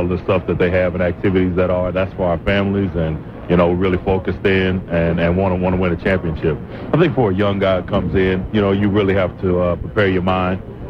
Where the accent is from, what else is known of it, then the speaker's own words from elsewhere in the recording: Kansas, United States; I'm from Kansas.